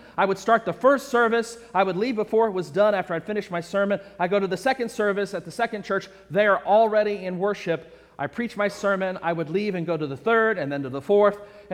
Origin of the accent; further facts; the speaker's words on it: Texas, United States; Eldridge was a friend of mine for several reasons. First of all, he was a fellow Texan.